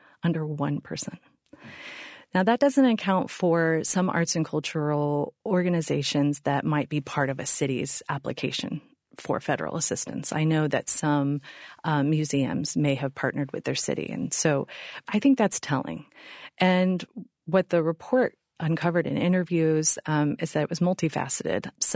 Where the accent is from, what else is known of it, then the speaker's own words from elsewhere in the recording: Missouri, United States; I grew up in the Missouri Ozarks and was really involved in community theater growing up